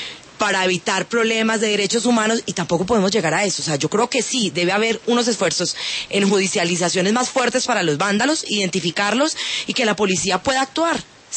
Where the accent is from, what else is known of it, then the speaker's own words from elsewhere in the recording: Cali, Valle del Cauca, Colombia; now in Bogotá, Colombia; Yo soy caleña, yo no soy bogotana, pero yo quiero esta ciudad